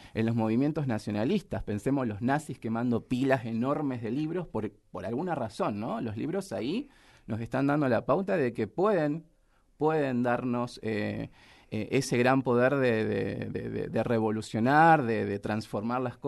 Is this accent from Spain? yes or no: no; Rosario, Santa Fe, Argentina; yo soy de Rosario